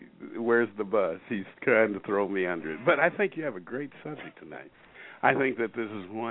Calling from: Federal Way, Washington, United States; I'm calling in from Federal Way, Washington, up here in Washington State, in the Pacific Northwest.

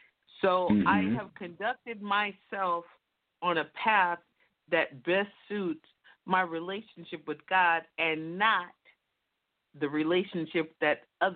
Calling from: Concord, California, United States; I am calling from Concord, California.

